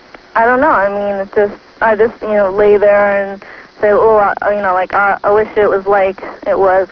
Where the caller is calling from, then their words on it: Florida, United States; I'm calling from Florida.